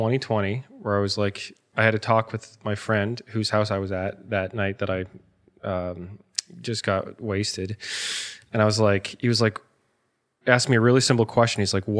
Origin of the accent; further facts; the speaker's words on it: Halifax, Nova Scotia, Canada; also born or lived in Ontario; I'm from Halifax. Been living here now my whole life, except for a couple of years staying in Ontario.